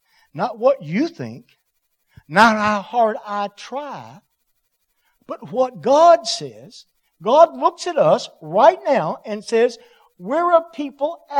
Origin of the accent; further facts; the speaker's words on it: Shreveport, Louisiana, United States; I'm a Yankee from Shreveport. Had to leave Shreveport and run hide in Bossier because I was in trouble with the law.